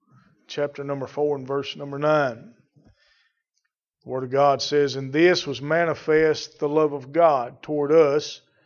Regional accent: United States; But I know this much, I'm an American, and I'm on the American side.

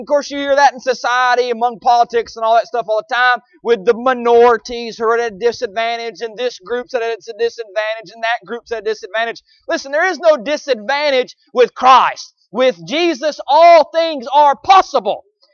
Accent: Mississippi, United States; born there; as much as I love the South and thank God I was born in the South, I am not an American first. I am not a Mississippian first.

